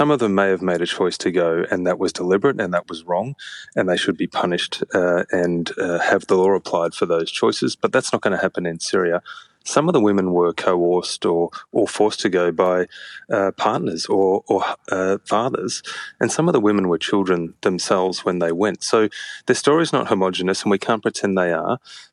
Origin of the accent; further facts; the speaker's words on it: Australia; And from my perspective here in Australia, as an Australian citizen, I find that deeply disappointing.